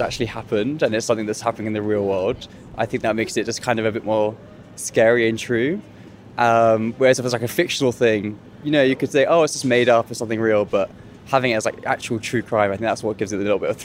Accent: London, United Kingdom; I am a British gentleman, that's right. Yeah, I'm from London.

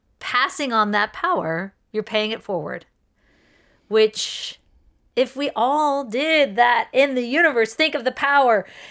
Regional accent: California, United States; And I said, what are you talking about? I'm from like Southern California. Is that what you mean?

